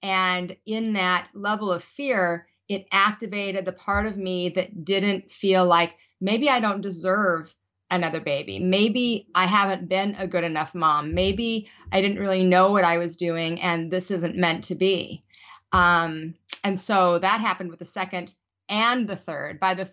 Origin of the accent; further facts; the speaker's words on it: Salt Lake City, Utah, United States; I was raised in Salt Lake City, Utah.